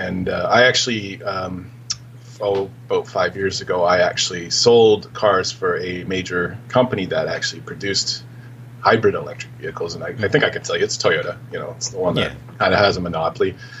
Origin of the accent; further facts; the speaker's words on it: Canada; I'm Canadian, which you guys may not know.